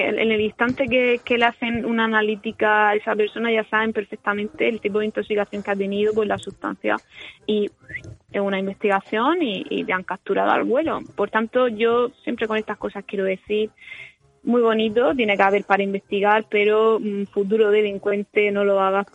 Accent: La Puebla, Region of Murcia, Spain; Y en mi pueblo, que es la Puebla de Cartagena, son unos 3.000 habitantes

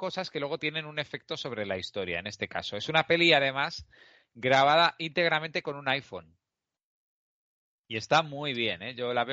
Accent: Madrid, Community of Madrid, Spain; como soy de Madrid, puedo pronunciar Maixabel y Sanjenjo

